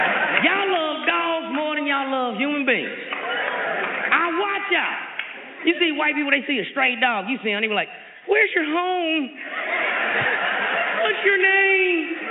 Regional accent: Midwest, United States; I'm from the Midwest. We fight dogs.

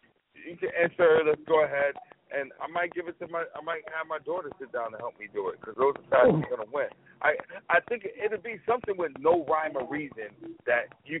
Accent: Connecticut, United States; From Connecticut, went to school in Boston. I'm going to root for them first. I'm from New England.

